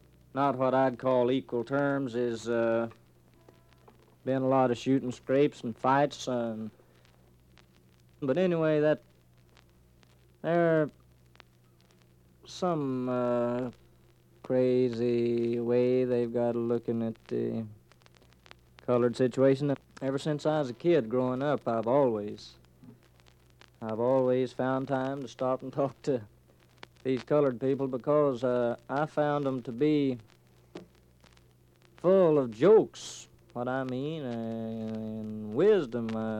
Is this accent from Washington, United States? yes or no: no; Okemah, Oklahoma, United States; born there; 28 years. You pretty near guessed it. I was born there in July the 14th, 1912.